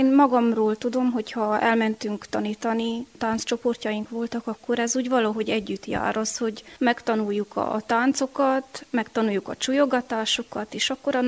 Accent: Csíkcsomortán, Harghita, Romania; Csíkcsomortán itt születtem. Körbevesz a hagyomány, beleszülettem egy nagy családba, öten vagyunk testvérek, édesapám a mai napig is gazdálkodik.

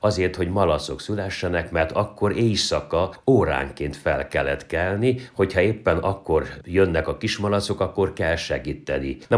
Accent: Transylvania, Romania; Én egy egyszerű, vagy úgymond tiszta, földműves falusi családban születtem és nőttem fel. Kevés könyvünk volt, visszaemlékszem, hogy biztos volt 3 könyvünk, volt a Biblia, amit egy mezőségszéli magyar református családban olvastak is.

